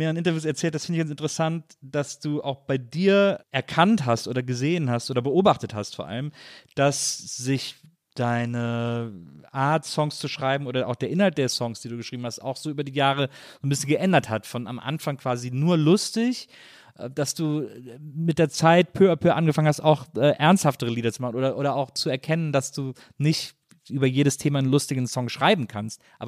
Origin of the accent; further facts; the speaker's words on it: Bonn, North Rhine-Westphalia, Germany; born there; Ich bin in Bonn geboren, deswegen darf ich das an dieser Stelle sagen.